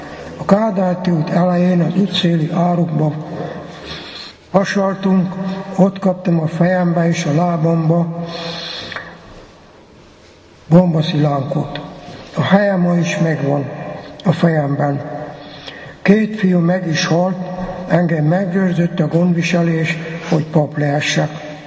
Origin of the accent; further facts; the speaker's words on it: Veszprém, Veszprém County, Hungary; born there; Veszprémbe születtem 1929. augusztus 24-én.